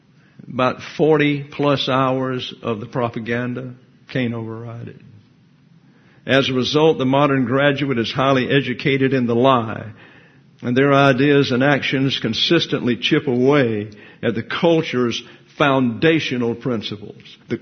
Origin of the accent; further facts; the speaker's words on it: Alabama, United States; moved away; I'm from Lower Alabama, and I had to work on that. When I first came here, people could not understand what I was saying.